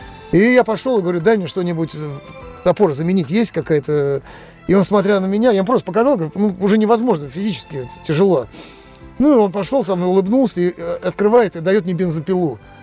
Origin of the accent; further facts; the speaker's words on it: Moscow, Russia; мы же москвичи, откуда мы персики можем увидеть, только в магазине